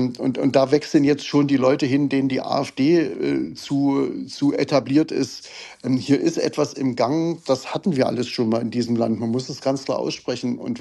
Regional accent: Saxony-Anhalt, Germany; Ich habe also hier tatsächlich in Sachsen ja ein bisschen Migrationshintergrund. Ich komme eigentlich aus Sachsen-Anhalt

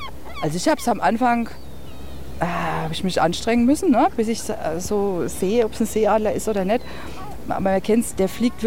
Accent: Bavaria, Germany; Also ich komme aus Franken, na, da lege ich mehr Wert drauf. Ich bin kein Bayer, ich bin ein Franke. Also es ist schon 650 Kilometer weg von hier und weit, weit weg vom Meer.

